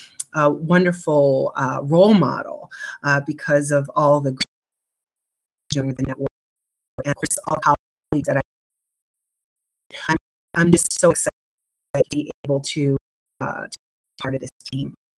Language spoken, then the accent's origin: English; New Jersey, United States; I am from South Jersey, southern New Jersey. We don't say Jersey in South Jersey. you say Jersey. Jersey is reserved for the Central and North Jersey folks. I grew up on a farm out there with my mom and my grandparents